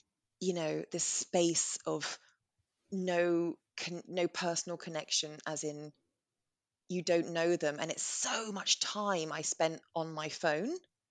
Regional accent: England, United Kingdom; We're English, right?

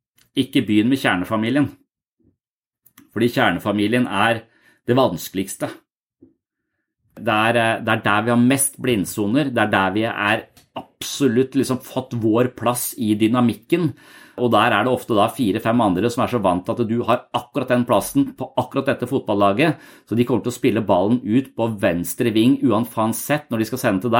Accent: Tønsberg, Vestfold, Norway; jeg flyttet fra Tønsberg, hvor jeg vokste opp, til militæret, og når jeg flyttet fra militæret til Danmark

